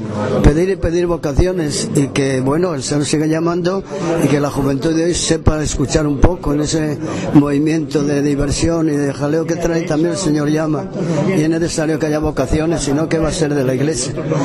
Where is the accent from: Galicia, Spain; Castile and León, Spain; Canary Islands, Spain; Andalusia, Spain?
Castile and León, Spain; León; empezamos a estudiar en el 55 aquí en Zamora, porque yo vine de León.